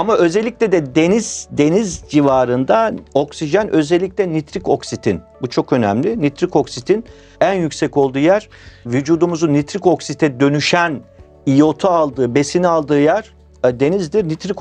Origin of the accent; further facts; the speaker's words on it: Black Sea Region, Turkey; Nerelisin dedi bana, Karadenizliyim deyince.